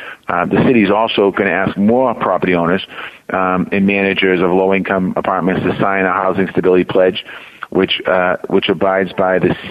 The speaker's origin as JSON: {"language": "English", "town": "Dorchester", "region": "Massachusetts", "country": "United States", "tie": "born or raised there", "said": "You know, I grew up in Dorchester. I live in Dorchester. I grew up on a street that every house in the street's a three family."}